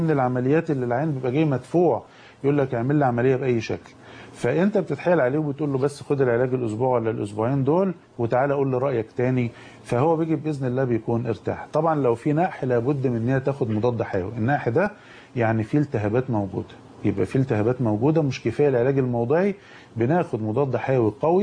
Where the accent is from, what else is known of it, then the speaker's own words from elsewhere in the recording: Egypt; احنا كمصريين